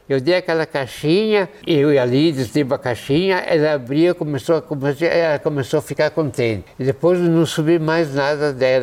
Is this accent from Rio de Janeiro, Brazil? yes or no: no; Farroupilha, Rio Grande do Sul, Brazil; born there; Eu nasci aqui em Farroupilha.